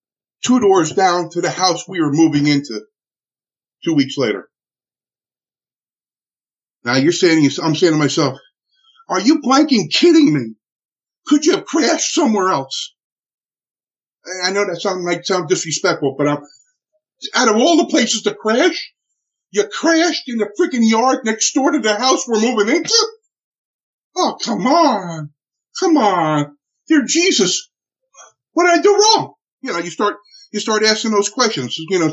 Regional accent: Newark, New Jersey, United States; I'm from Newark, New Jersey. I'm Italian.

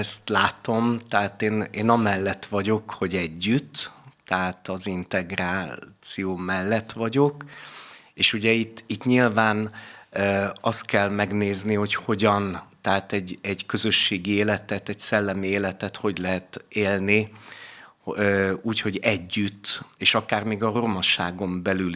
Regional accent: Budapest, Hungary; also born or lived in Beloiannisz; Tehát görög faluba laktunk, Belojanisba laktunk 7 éves koromig. Tehát amikor felköltöztünk Budapestre

